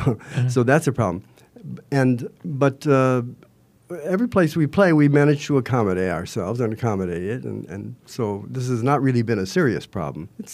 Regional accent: Chicago, Illinois, United States; now in Arizona, United States; Well, I was born in Chicago, and I grew up there. I came to Arizona originally to play the trumpet in the ASU band

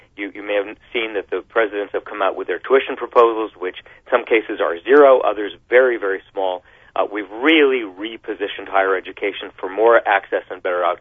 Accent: Tucson, Arizona, United States; growing up in Tucson as I did

